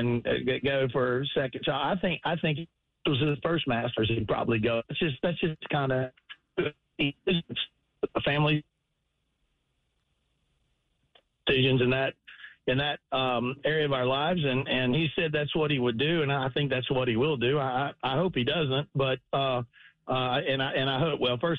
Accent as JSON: {"language": "English", "town": "Cleveland", "region": "Tennessee", "country": "United States", "tie": "born there", "said": "It's part of the world that I'm from. I was born in Cleveland, Tennessee"}